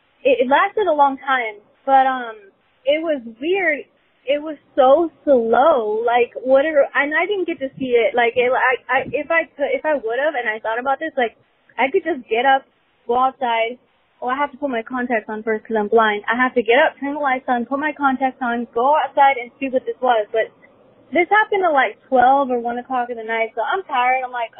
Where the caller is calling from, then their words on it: Menifee, California, United States; I'm calling from Menifee. So I'm in Menifee, California. It's in basically Riverside area, Inland Empire.